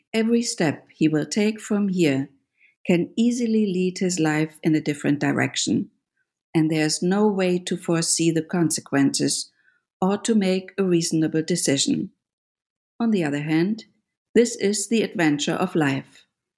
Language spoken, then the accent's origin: English; Germany; I grew up in Germany, and he traveled many parts of the world, but somehow never made it to New York.